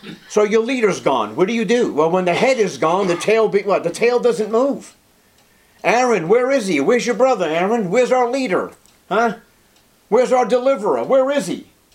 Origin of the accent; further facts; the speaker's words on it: Revere, Massachusetts, United States; there was a Madonna, a statue of the Virgin Mary, when I was growing up on Revere Beach.